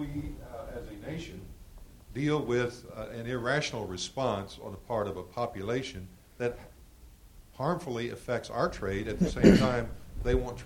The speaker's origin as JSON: {"language": "English", "region": "Texas", "country": "United States", "said": "I'm from Texas, and we raise a few cows down there."}